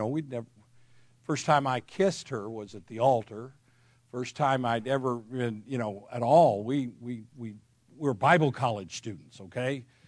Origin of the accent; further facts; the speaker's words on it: Phoenix, Arizona, United States; And then I grew up in Phoenix, Arizona, my high school days.